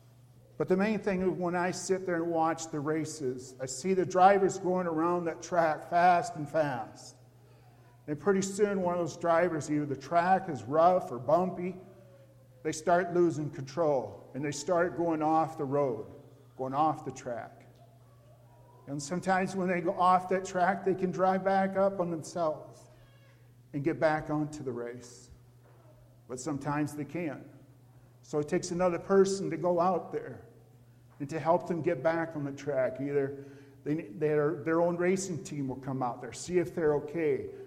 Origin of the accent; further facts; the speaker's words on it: Sioux Falls, South Dakota, United States; I am from Sioux Falls, South Dakota.